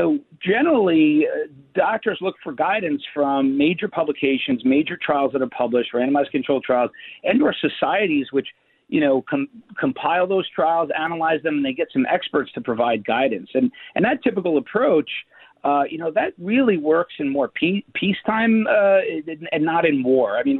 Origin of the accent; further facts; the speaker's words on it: New York City, New York, United States; I took a leave from the university I'm a New Yorker, so I came back home.